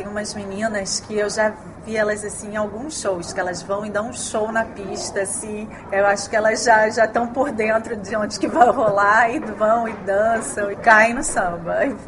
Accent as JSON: {"language": "Portuguese", "region": "Rio de Janeiro", "country": "Brazil", "lives_now": "China", "said": "Eu sou do Rio, mas morei em outros lugares também no Brasil"}